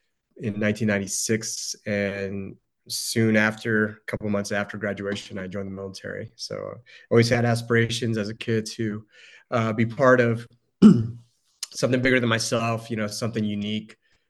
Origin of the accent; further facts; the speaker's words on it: San Antonio, Texas, United States; also born or lived in Heidelberg, Germany; I'm a military brat. You know, I grew up primarily in Heidelberg, Germany, and then San Antonio, Texas.